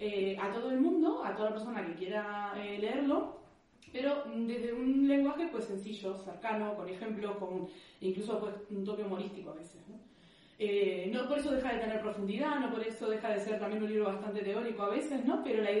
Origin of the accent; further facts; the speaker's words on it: Uruguay; now in Canary Islands, Spain; por acento se dan cuenta, soy sudaca, ¿no? Soy uruguaya. Vivo en Canarias, estoy de visita